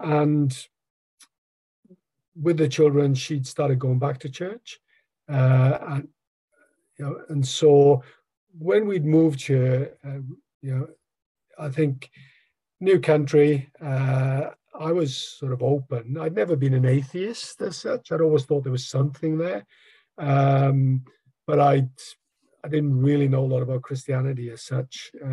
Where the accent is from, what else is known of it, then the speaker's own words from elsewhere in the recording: Wales, United Kingdom; 60 now, so it's given a summary of the life can get a bit long, so I'll try and keep it short, though. Yeah, I grew up in South Wales, in the UK. I didn't have any real faith context at all growing up. I was the youngest of five children.